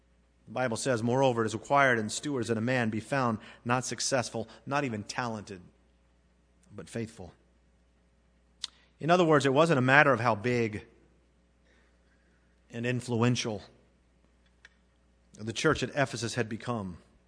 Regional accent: Patrick Air Force Base, Florida, United States; When I was a boy growing up in Patrick Air Force Base

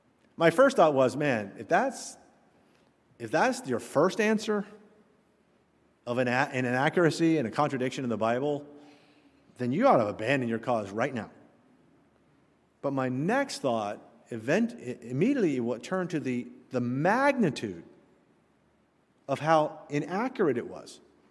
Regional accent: Satellite Beach, Florida, United States; Now, then Dad was transferred back to the United States, Satellite Beach, Florida, and growing up in Florida, I lost it. I lost all of the fluency.

